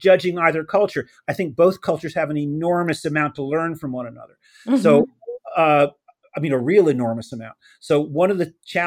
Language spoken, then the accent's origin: English; United States; And of course, being an American, I said